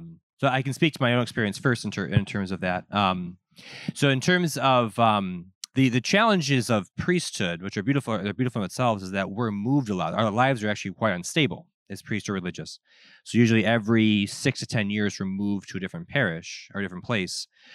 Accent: New York, United States; now in Indiana, United States; I'm from New York. So I had to move here to Indiana.

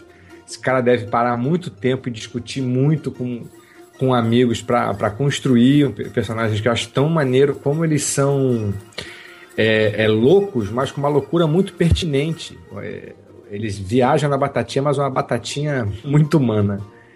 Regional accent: Petrópolis, Rio de Janeiro, Brazil; É lá minha cidade natal, aqui a 70 quilômetros do Rio de Janeiro. 800 metros de altitude, a noroeste do Rio de Janeiro, onde eu nasci.

